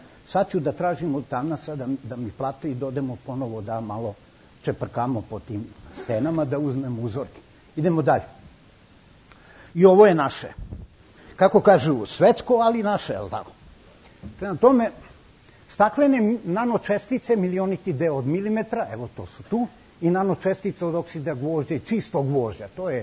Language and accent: Serbian; Niš, Nišava District, Serbia; ja sam rođen Nišlija i ponosan sam na to.